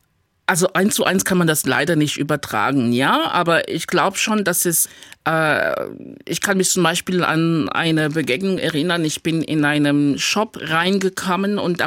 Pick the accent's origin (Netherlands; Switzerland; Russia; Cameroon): Cameroon; now in Germany; Ich bin in Kamerun geboren und dort auch aufgewachsen und ich freue mich auf jeden Fall auch, meine Wurzel dort zu haben. Ich sage aber auch ganz klar, ich lebe hier in Deutschland seit mehr als 28 Jahren. Mein Lebensmittelpunkt ist hier in Deutschland. Ich lebe in Freiburg